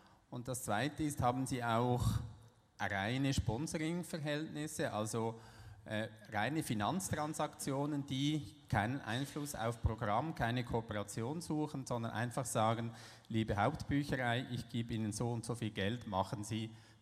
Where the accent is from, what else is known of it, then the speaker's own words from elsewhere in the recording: Liestal, Basel-Landschaft, Switzerland; ich komme aus Liestal in der Schweiz.